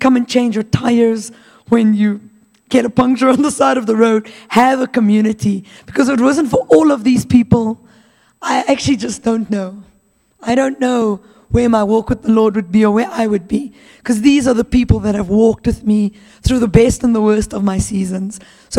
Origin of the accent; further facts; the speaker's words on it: Pretoria, Gauteng, South Africa; and I am sort of from Pretoria. My parents live here.